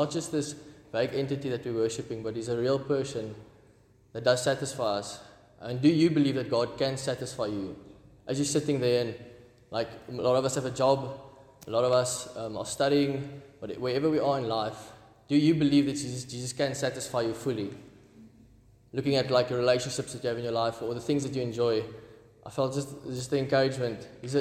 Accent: Stellenbosch, Western Cape, South Africa; born there; I was born in Stellenbosch and just wanted to get away after school

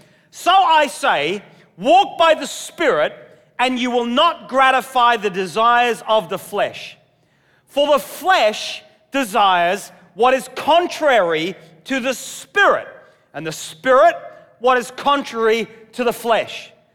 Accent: Australia; As a child growing up in Australia

